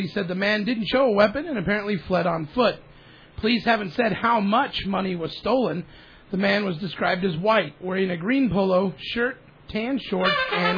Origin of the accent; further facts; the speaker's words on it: Idaho, United States; As everyone knows, I'm from Idaho.